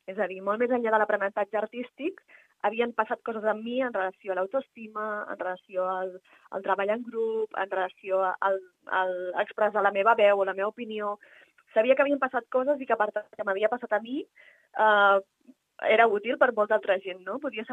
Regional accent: Badalona, Catalonia, Spain; jo soc de Badalona

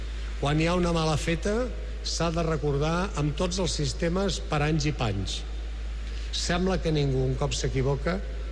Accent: Barcelona, Catalonia, Spain; com a bons barcelonins

